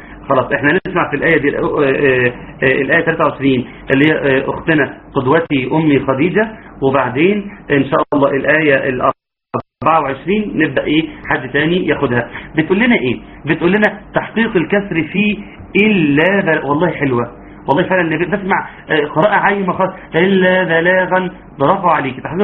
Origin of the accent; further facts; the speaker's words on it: Egypt; وإحنا في مصر